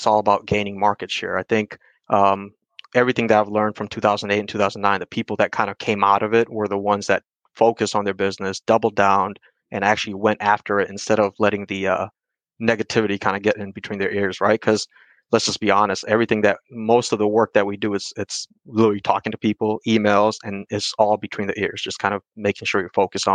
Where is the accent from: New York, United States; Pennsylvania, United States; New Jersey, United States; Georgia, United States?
Georgia, United States; now in Northern Kentucky, United States; so I'm originally from Georgia, so I'm a Georgia fan.